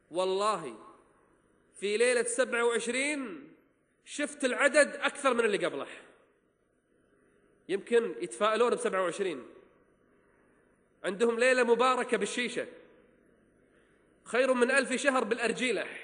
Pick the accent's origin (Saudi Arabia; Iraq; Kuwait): Kuwait; عندنا في الكويت